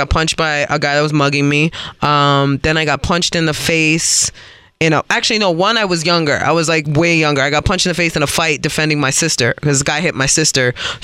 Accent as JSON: {"language": "English", "town": "New York City", "region": "New York", "country": "United States", "tie": "born or raised there", "said": "I'm born and raised. I'm born and raised in South Bronx."}